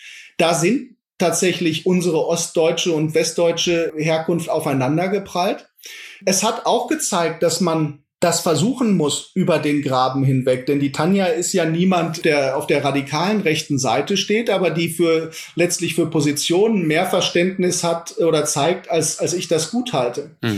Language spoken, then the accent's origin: German; Iserlohn, North Rhine-Westphalia, Germany; now in Leipzig, Germany; Ich habe meine alte Heimat, das ist Iserlohn nach wie vor, ja, die nach Regen riechende Luft, die Wälder, das ist eine Heimat, die immer bleiben wird. Aber ich habe auch diese neue Heimat